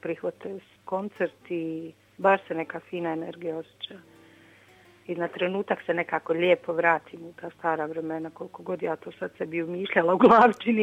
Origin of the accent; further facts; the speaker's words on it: Bosnia & Herzegovina; ja sam vokal iz BiH